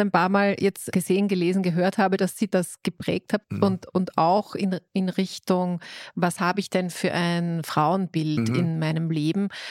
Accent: Styria, Austria; ich komme selbst aus dem Ennstal

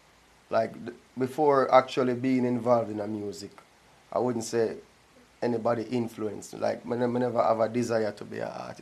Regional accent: Jamaica; we just spat it out because I'm a Jamaican.

